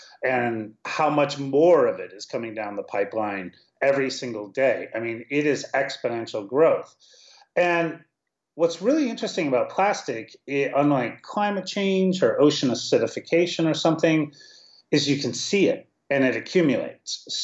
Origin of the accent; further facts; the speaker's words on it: Minneapolis, Minnesota, United States; I'm originally from Minneapolis, and, you know, nobody was talking about plastic in the Midwest